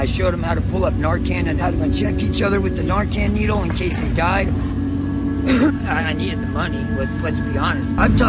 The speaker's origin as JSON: {"language": "English", "country": "United States", "lives_now": "San Francisco, United States", "said": "Louisiana, Texas area."}